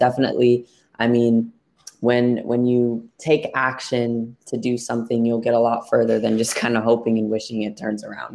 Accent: Colorado, United States; We're actually from Colorado, so our team was the Broncos.

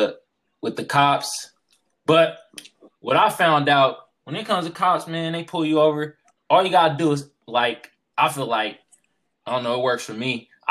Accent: Oakland, California, United States; also born or lived in San Diego; So, like, I'm originally from Oakland.

